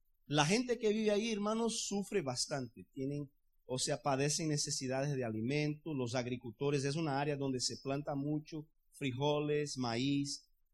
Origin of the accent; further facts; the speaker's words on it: Pernambuco, Brazil; En el estado de Pernambuco, que es el estado donde nosotros somos originarios de Brasil, tenemos el litoral muy bonito, ¿ok? Y tenemos, adentro del estado, tenemos una área desértica.